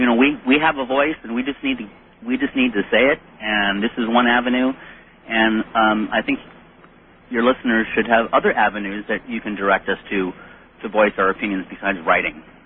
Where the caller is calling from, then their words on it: Portland, United States; I'm calling from Portland.